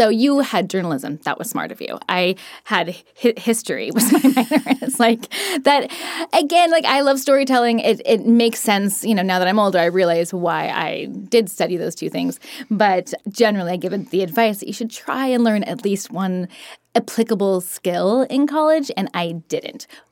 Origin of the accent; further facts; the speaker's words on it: Oregon, United States; moved away as an adult; now in New York City, United States; I just wanted to move there because I had been born and raised in Oregon and just, I mean, of course I wanted to move to New York City.